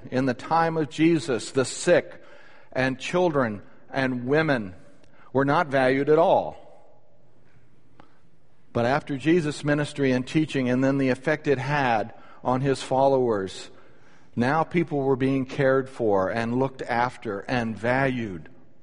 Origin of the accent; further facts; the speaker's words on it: United States; Made me feel proud as an American.